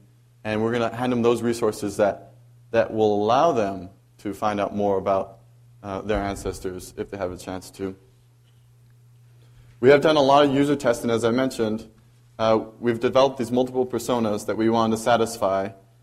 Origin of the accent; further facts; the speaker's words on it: Hawaii, United States; Fortunately for me, I'm from Hawaii, and Hawaii's district just rolled out, and so I have a whole bunch of victims back at home that I can bug to test and to get it working.